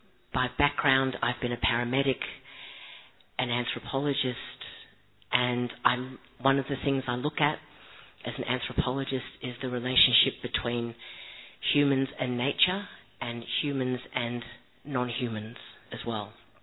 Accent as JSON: {"language": "English", "country": "Australia", "said": "from Australia. And my interest in animals and nature has been since childhood."}